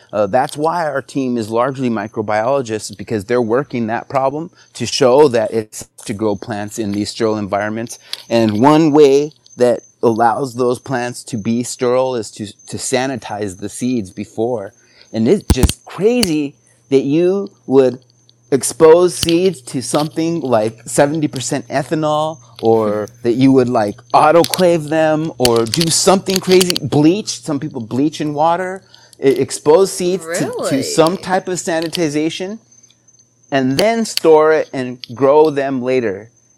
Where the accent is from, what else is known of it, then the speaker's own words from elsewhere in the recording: New Mexico, United States; I'm the local New Mexico chili expert because I'm from New Mexico.